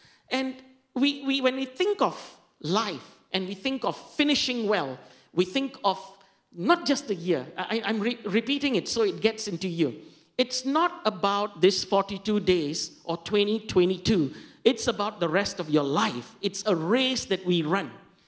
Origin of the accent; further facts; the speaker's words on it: Sentul, Kuala Lumpur, Malaysia; I come from Sentul, so yeah, okay.